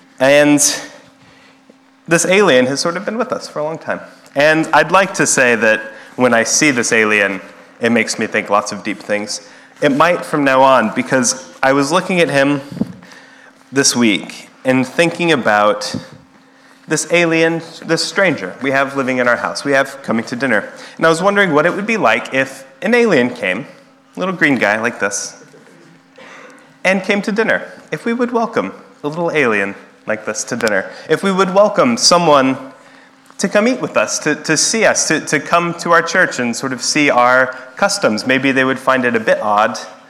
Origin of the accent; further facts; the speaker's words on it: New Mexico, United States; I'm from New Mexico